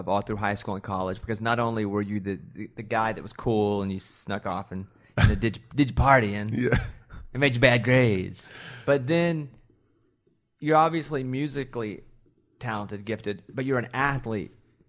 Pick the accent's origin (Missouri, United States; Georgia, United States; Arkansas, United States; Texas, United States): Arkansas, United States; See, I'm from Arkansas. I took ACTs.